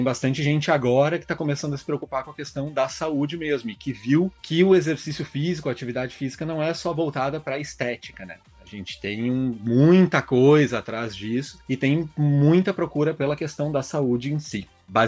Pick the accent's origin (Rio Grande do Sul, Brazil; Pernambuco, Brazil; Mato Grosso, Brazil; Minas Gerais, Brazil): Rio Grande do Sul, Brazil; Porto Alegre; Sou aqui de Porto Alegre, Rio Grande do Sul.